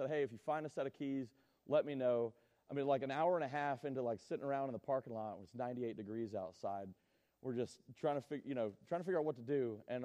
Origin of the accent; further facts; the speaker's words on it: Florida, United States; also born or lived in Michigan; now in Tennessee; I was actually born in Michigan but raised in Florida, and then I came to Tennessee, so they call me a halfback.